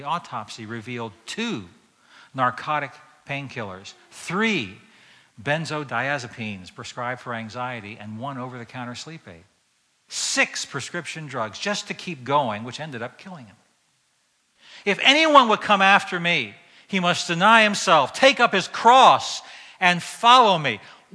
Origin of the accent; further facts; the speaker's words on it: Weems Creek, Maryland, United States; When I was growing up in Weems Creek, I saw big trees choked to death by powerful vines.